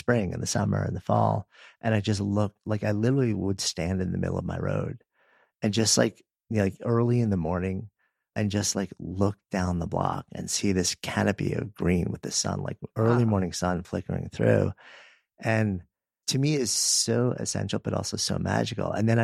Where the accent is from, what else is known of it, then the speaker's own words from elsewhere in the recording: Northeast, United States; now in Boulder, United States; And I grew up in the Northeast and like with all these old growth trees